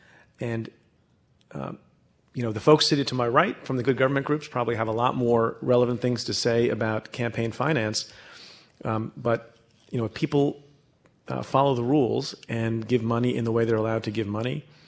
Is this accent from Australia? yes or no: no; India; born there